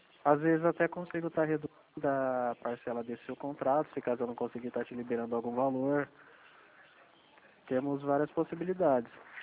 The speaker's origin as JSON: {"language": "Portuguese", "region": "São Paulo", "country": "Brazil", "said": "Eu sou daqui de São Paulo."}